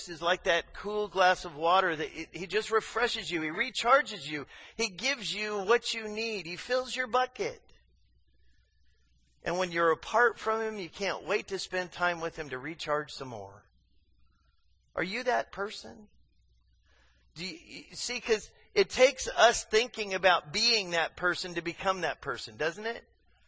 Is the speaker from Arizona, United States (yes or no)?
yes; Arizona, United States; I grew up in Arizona. In the summer times, it's 115 in the daytime.